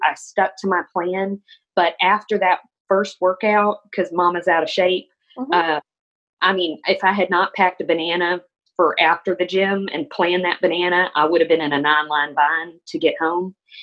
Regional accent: Texas, United States; now in Louisiana, United States; I'm from South Texas, but I live in Louisiana now.

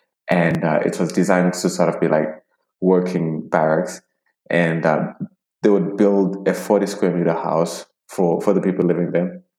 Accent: Durban, KwaZulu-Natal, South Africa; I am from Durban, South Africa.

